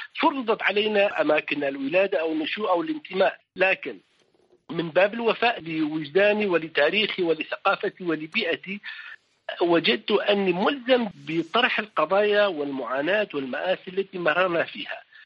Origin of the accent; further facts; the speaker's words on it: Amuda, Al-Hasakah Governorate, Syria; first language Kurdish; Arabic is a second language; أنا ولدت وعشت في مدينة عمودة، هي مدينة حدودية في أقصى الشمال الشرقي من سوريا. غالبية سكانها من الأكراد الذين أنتمي إليهم. تعلمت اللغة العربية حين ذهبت إلى المدرسة.